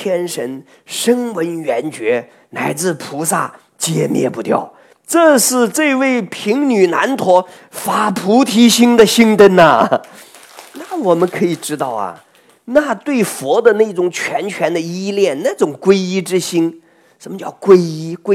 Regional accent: China; 我们中国人的合掌练个十年比不过别人

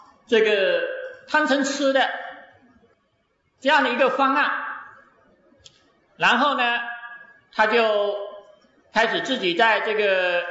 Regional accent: China; 那么作为我们中国人在介绍西方心理学的同时啊，其实我们应该要能够认识到在我们东方的这个文化中

